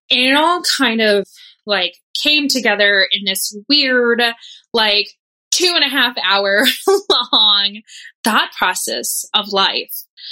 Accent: Dallas, Texas, United States; But to me, growing up in Dallas, it is and always will be the White Rock Marathon for me.

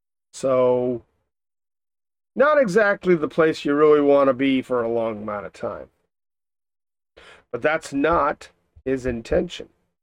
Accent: United States; I don't do metric, okay? I'm an American, all right? We don't do no metric around here.

